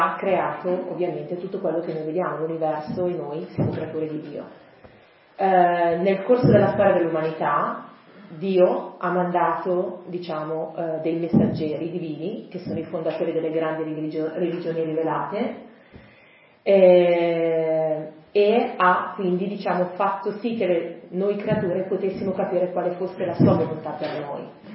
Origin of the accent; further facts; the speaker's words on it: Voghera, Lombardy, Italy; vengo da Voghera, vicino a Pavia. Sono rappresentante della comunità Baha'i, che è una fede molto, molto giovane per essere appunto una religione.